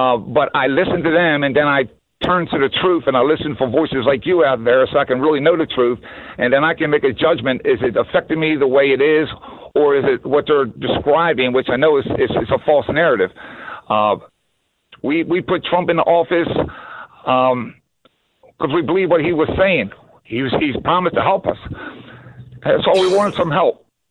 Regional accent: Baltimore, Maryland, United States; But I grew up in Baltimore City, and it's like it was the pay-to-play type thing to get a decent job.

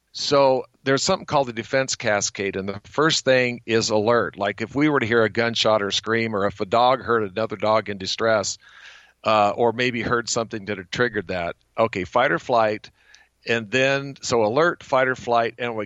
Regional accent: Bonners Ferry, Idaho, United States; So every time I'd see a dog on the street in New York or in my hometown of Bonners Ferry or the veterinary clinic or wherever else I was

